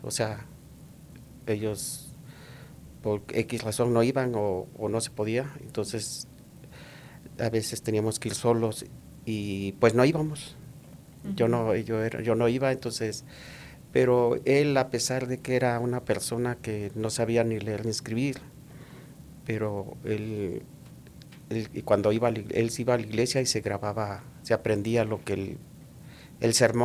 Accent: Puebla, Mexico; now in Denver, United States; Y yo soy del estado de Puebla, en México, soy mexicano.

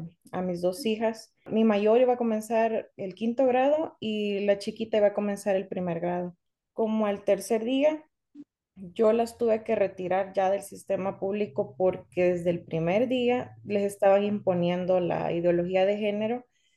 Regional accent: El Salvador; Bueno, yo soy originaria de El Salvador. Soy esposa, madre cristiana, educadora en el hogar.

